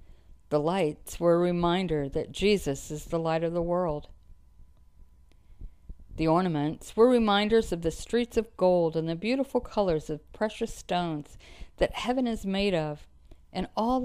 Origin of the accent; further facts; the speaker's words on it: United States; born there; I was born in the United States during the 1950s.